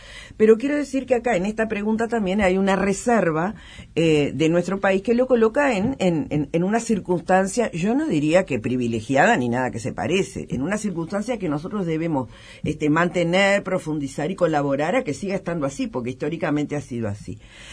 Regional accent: Uruguay; siempre nos diferenciaron o nos identificaron como uruguayos y uruguayas

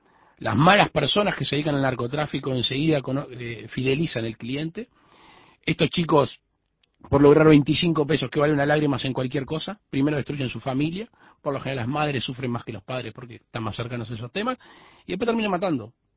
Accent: Montevideo, Uruguay; born there; also born or lived in Tarariras / Cerro Colorado / Maldonado; yo soy nacido en Montevideo, bautizado en Tarariras, departamento de Colonia. Viví los momentos más felices de mi vida en Cerro Colorado, Florida, y en Maldonado, y después la actividad político y social en el departamento de Canelones.

